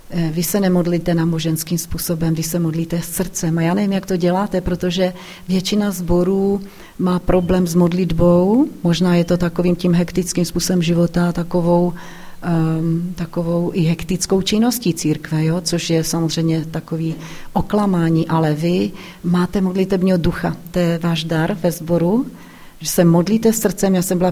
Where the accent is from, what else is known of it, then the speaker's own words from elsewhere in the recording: Moravia, Czechia; moved away as an adult; Cítím se tu trochu doma, i když už je to přes 30 let, když jsem se odstěhovala z Moravy, ale když slyším moravský přízvuk, tak okamžitě mě to tam předcvakne někde v hlavě